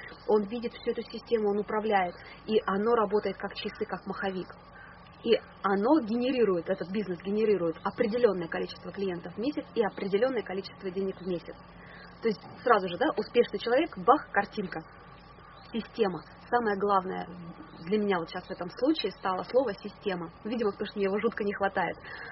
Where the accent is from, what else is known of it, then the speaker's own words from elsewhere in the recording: Saint Petersburg, Russia; И база, допустим, там в Питере, в моем родном городе, где мои родственники